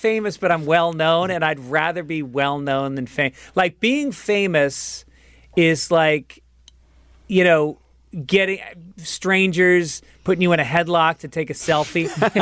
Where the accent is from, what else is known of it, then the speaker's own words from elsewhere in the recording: New York, United States; And I grew up in New York, so in the fall I would rake leaves, and I would have people pay me by the bag